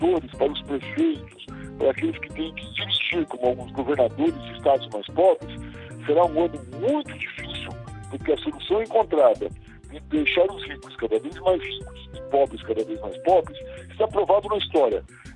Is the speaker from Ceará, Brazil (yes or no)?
no; Paraná, Brazil; Eu sou do Paraná, estou falando aqui do interior do estado. Mesmo aqui no Paraná, que é uma região muito conservadora